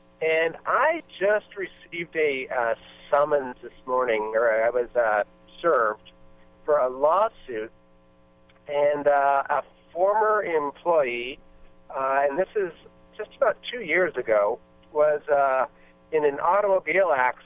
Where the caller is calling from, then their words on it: San Francisco, California, United States; I am calling from, actually right now I'm in San Francisco.